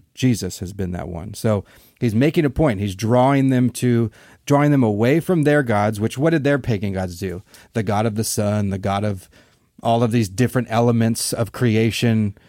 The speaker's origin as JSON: {"language": "English", "country": "United States", "said": "I think sometimes as an American, we seem to dismiss."}